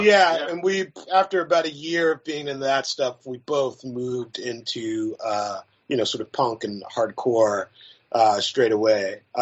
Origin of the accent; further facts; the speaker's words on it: Little Rock, Arkansas, United States; born there; also born or lived in Memphis; I was born in Little Rock, and then we lived in Memphis, Tennessee for 4 years, from first grade until fourth grade.